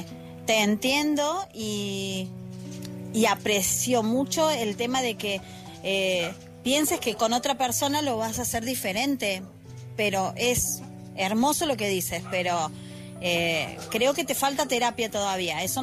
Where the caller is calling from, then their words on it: Argentina; desde Argentina